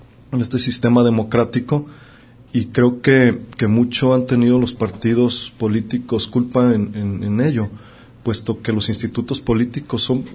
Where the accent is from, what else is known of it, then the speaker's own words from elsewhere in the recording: Mexico; nuestra imagen como mexicanos